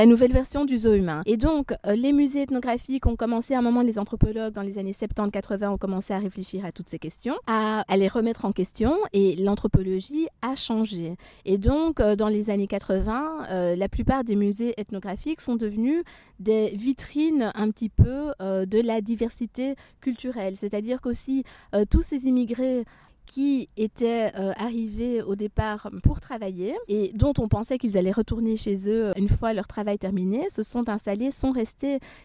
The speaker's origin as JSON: {"language": "French", "country": "Belgium", "said": "Je suis Belge."}